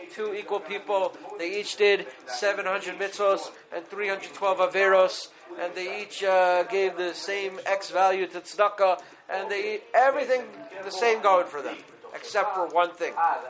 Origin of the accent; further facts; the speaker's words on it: Manhattan, New York, United States; Now, I'm from Manhattan, so all the animals look the same to me.